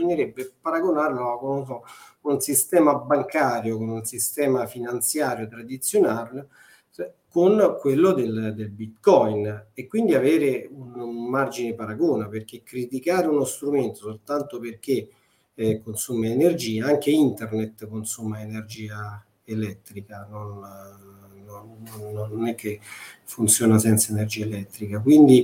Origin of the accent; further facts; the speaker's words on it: Rome, Lazio, Italy; sono di Roma, ho studiato a Roma, la mia formazione all'università a Roma